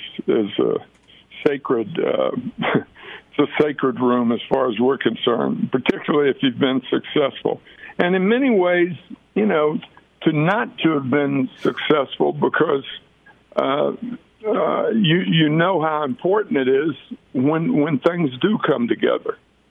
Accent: Memphis, Tennessee, United States; all the guys that were meaning so much to me growing up in Memphis.

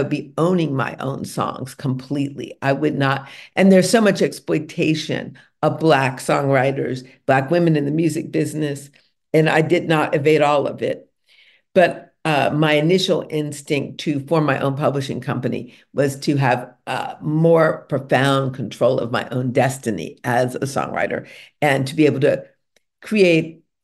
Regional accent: Detroit, Michigan, United States; born there; the reason I knew that was because I was born in Detroit.

